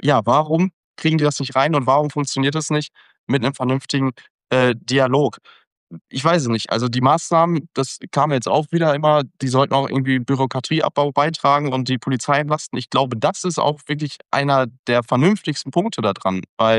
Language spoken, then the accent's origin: German; Dortmund, North Rhine-Westphalia, Germany; Ich bin in Dortmund aufgewachsen, groß geworden, wohne jetzt seit mehreren Jahren auch in der Innenstadt, also Kreuzviertel und drumherum.